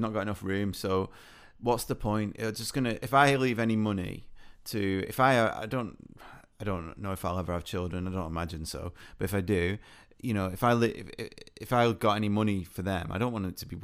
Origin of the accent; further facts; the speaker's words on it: United Kingdom; The pub's the best thing about being British.